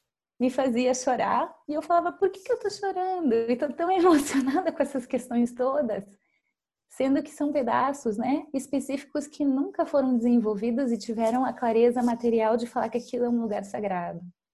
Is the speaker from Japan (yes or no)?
yes; Japan; now in Brazil; E eu não entendia o porquê existia um preconceito interno no meu país de origem, sendo que todo mundo era japonês.